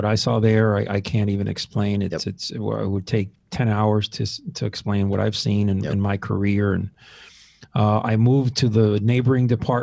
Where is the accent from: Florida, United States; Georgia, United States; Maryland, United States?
Florida, United States; Miami; also born or lived in Seville, Spain; So I grew up in Miami.